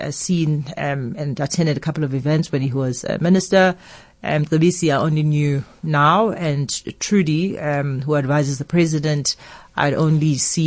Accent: South Africa; As a South African

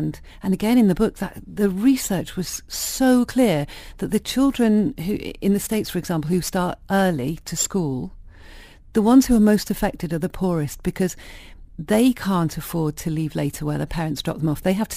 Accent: Manchester, North West England, United Kingdom; although Irish, I was brought up in Manchester

